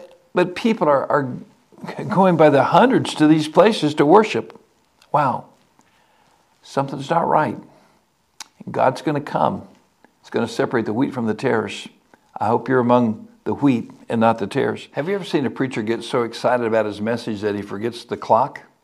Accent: United States; Well, I'm an American, but I love Israel.

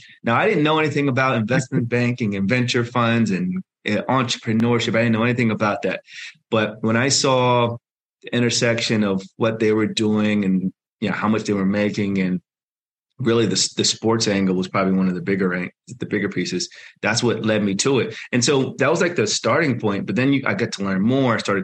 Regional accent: New Jersey, United States; now in Princeton, United States; I was for the most part born and raised in South Jersey. I live in Princeton, which is Central Jersey. So it's a beautiful state. It's the Garden State.

